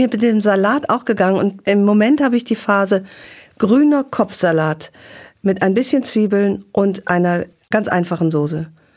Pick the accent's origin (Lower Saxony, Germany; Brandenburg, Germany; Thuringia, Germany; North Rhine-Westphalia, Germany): North Rhine-Westphalia, Germany; Durch die Nähe zu Belgien bin ich quasi mit Fritten in der Muttermilch aufgewachsen.